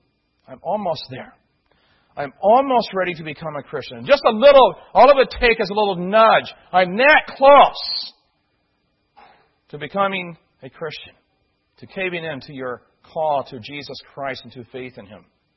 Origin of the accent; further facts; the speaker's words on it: Midwest, United States; As I was growing up in the Baptist circles I grew up in the Midwest, there was an old gospel song we used to sing